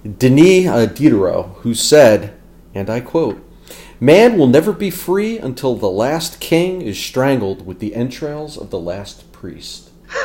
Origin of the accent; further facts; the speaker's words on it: United States; And one thing that, as an American citizen that I always loved